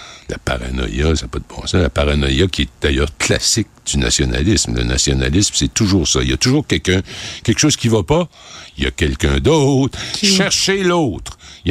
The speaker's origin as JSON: {"language": "French", "town": "Rimouski", "region": "Quebec", "country": "Canada", "tie": "born or raised there", "said": "quand j'ai grandi à Rimouski, pour des raisons géographiques, essentiellement, on n'avait aucune radio anglophone."}